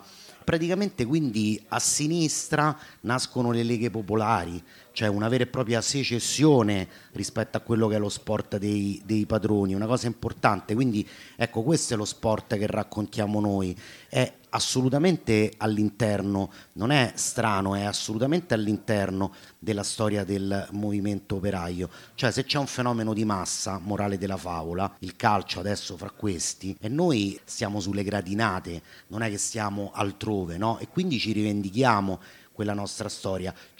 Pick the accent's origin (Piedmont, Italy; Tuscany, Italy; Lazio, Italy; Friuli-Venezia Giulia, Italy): Lazio, Italy; Rome; per me che vengo da Roma